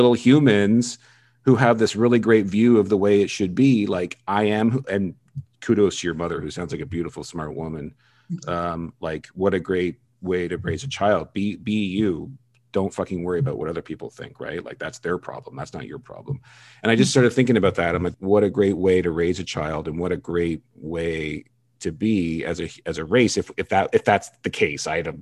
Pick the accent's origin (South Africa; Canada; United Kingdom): Canada; I'm in Toronto, by the way. I'm Canadian.